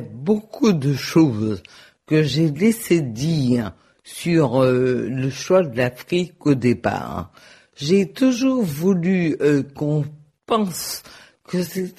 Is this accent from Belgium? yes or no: no; Guadeloupe; now in New York, United States; je vis à New York, je ne parle jamais créole et pourtant, je me considère profondément à 100% guadeloupéenne.